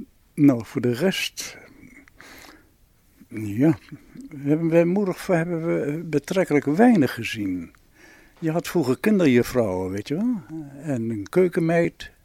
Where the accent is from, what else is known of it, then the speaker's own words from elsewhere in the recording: Amsterdam, North Holland, Netherlands; Ik ben geboren in Amsterdam, achter het concertgebouw, in de Van Breestraat nummer 14. Daar heb ik dus de eerste 9 jaar gewoond.